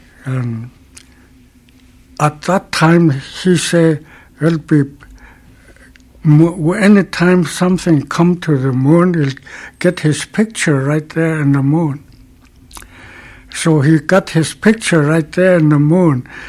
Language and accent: English; Arctic Village, Alaska, United States; I'm from Arctic Village tribe of... I was born there, 1881.